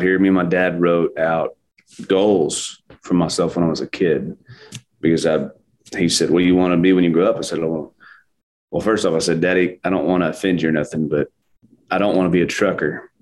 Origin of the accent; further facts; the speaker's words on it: Texas, United States; now in Tennessee, United States; So the Panhandle, which is where I'm from, isn't technically West Texas. It's the Panhandle, which is the most northern par